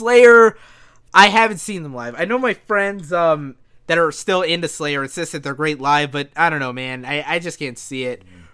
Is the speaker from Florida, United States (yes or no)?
yes; Florida, United States; I am from Florida, but thankfully I'm not a Florida idiot.